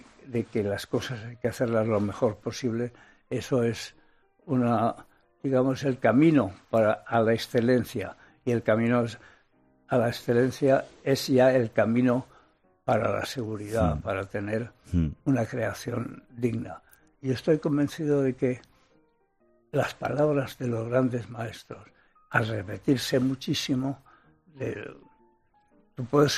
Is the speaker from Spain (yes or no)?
yes; Spain; Y cuando es todo una España, somos todos españoles